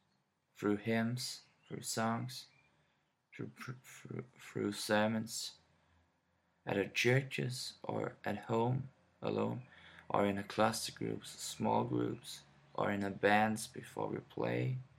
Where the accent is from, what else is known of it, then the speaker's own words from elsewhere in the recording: Denmark; first language Danish; English is a second language; It's not my primary language. I'm from Denmark, where we talk Danish, or as it's said in Danish, Dansk.